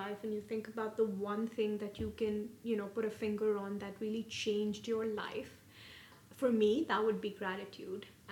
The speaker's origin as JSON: {"language": "English", "region": "Dubai", "country": "United Arab Emirates", "tie": "born or raised there", "said": "I was born and raised in Dubai. Went to school here, did my university from India"}